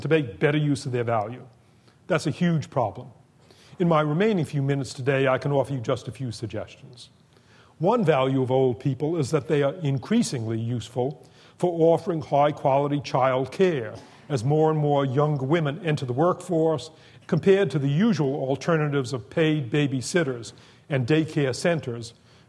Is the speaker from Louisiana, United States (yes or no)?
no; Boston, Massachusetts, United States; My family's first television set that we acquired in 1948 when I was growing up in Boston had only 3 knobs